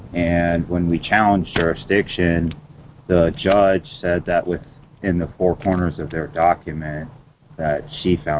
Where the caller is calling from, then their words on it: Florida, United States; I'm from Florida.